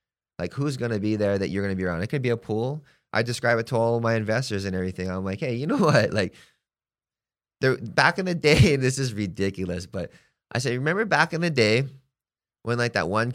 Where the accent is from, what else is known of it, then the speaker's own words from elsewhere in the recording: Hawaii, United States; now in Palm Springs, United States; Hey, I'm from Hawaii, okay? I'm living here for X amount of time. I'm getting to know Palm Springs, and it's a gay community.